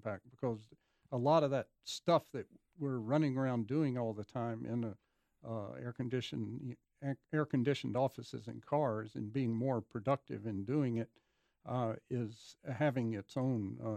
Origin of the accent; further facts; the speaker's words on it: Georgia, United States; Yes, I grew up in Georgia with whole house fans, and I'm a big fan of them.